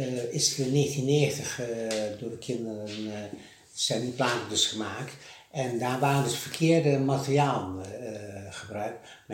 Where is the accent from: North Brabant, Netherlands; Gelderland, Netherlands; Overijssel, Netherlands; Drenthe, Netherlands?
Gelderland, Netherlands; Dat ik helemaal geen Almeloer ben, want ik kom uit de Achterhoek.